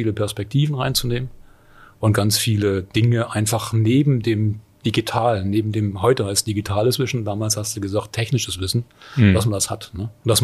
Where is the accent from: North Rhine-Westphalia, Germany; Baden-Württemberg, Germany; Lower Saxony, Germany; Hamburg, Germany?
Baden-Württemberg, Germany; moved away as an adult; ich komme aus dem Schwarzwald.